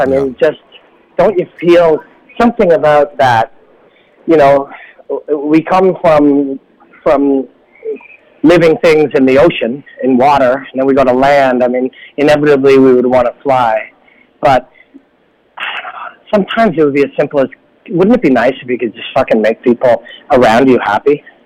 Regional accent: Canada; as a Canadian

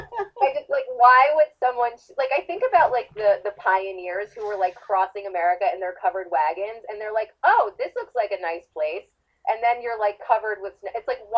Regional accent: New Jersey, United States; accent: New York; The only thing I have is that like some once in a while, like my New Yorker will drop. I grew up in North Jersey, so sometimes you pick up like the New York, so I can say like water.

